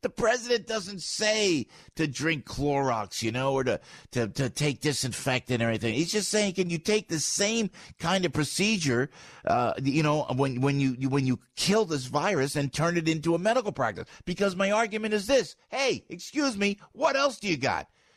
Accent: United States; We're from New York and New Jersey, man.

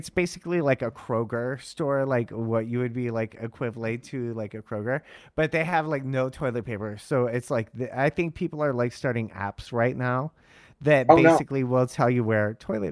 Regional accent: Mount Morris, Michigan, United States; Hey, that's my hometown.

